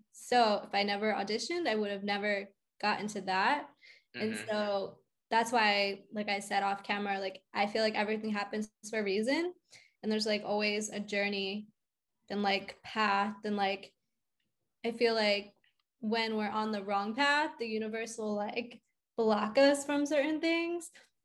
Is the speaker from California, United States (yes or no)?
no; Pennsylvania, United States; now in New York, United States; I'm originally from outside Philly. Okay. I moved to New York after audit